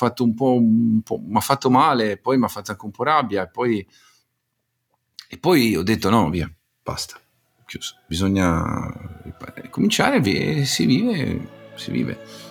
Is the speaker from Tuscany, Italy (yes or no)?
yes; Tuscany, Italy; Se non fosse che sono toscano, e allora mi fanno ridere.